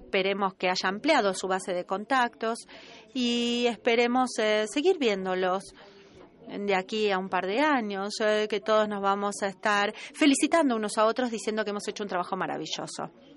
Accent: Russia; Spanish is a second language; soy de Rusia.

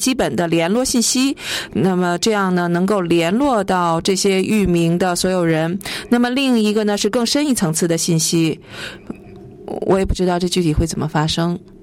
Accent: Australia; 我是来自澳大利亚的。

